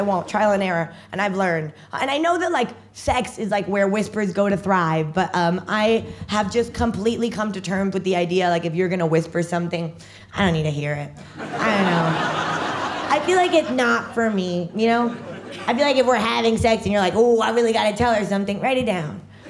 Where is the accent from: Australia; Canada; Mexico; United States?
Mexico; I am originally from Mexico. Actually, my mom is the Mexican one.